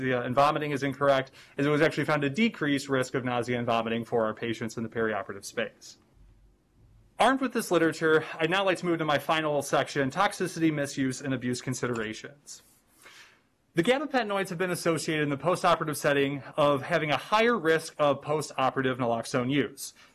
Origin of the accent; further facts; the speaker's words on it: Michigan, United States; my home state, Michigan, right on their heels in 2019